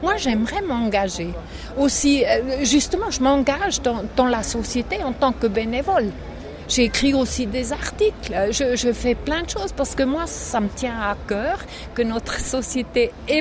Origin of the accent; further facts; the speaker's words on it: Switzerland; Moi, je suis Suissesse. Je suis Suissesse